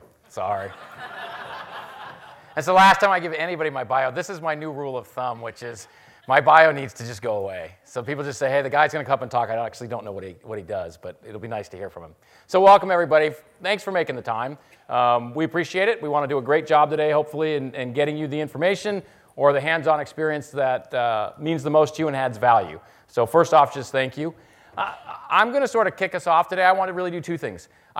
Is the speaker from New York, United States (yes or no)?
no; Seattle, Washington, United States; One, I am from Seattle. Two, I am a Hawks fan, so let's just get that out of the way now.